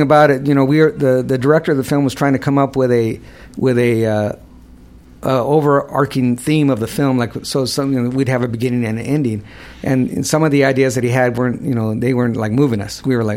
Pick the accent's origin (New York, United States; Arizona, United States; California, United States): California, United States; Los Angeles; I have all these amazing stories about my brothers when we were growing up in the East LA rock and roll scene.